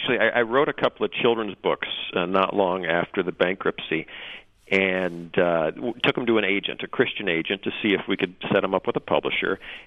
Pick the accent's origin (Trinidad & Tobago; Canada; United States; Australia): United States; And that's particularly growing up in the States, you know